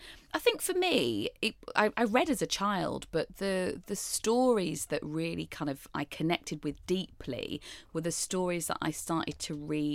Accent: Yorkshire and the Humber, United Kingdom; also born or lived in London; I grew up in Yorkshire and then came back to London. I was born in London, actually, grew up in Yorkshire and then came back to London for my college and a university.

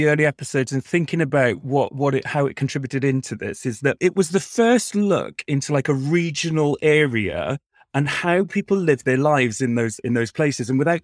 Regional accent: Wales, United Kingdom; When I watch Gavin and Stacey, being a Welsh bloke, I'm like, I don't really find the Welsh stuff funny, because that's like how it is.

